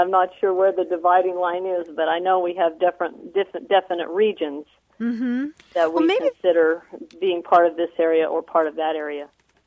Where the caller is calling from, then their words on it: Dallas, Texas, United States; I'm calling from Dallas.